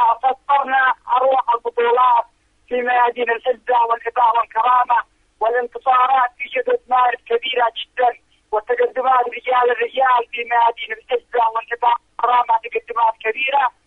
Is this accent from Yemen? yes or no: yes; Yemen; بلدنا اليمن العظيمة الكريمة